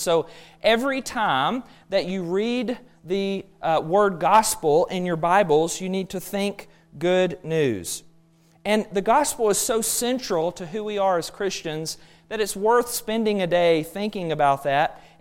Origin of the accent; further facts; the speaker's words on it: Alabama, United States; I grew up in Alabama, but did my undergraduate work at Freed Hardeman in Tennessee, and then did my master's in Memphis.